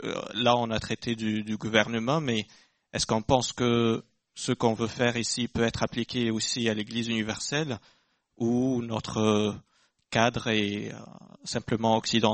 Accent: Quebec, Canada; Je viens du Canada, du Québec

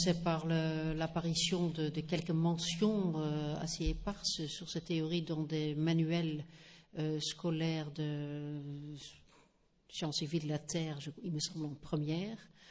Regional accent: Netherlands; French is a second language; now in France; je ne suis pas française, peut-être d'ailleurs que depuis tout à l'heure, vous dites, elle traîne un petit accent, d'où ça sort. Je suis originaire des Pays-Bas.

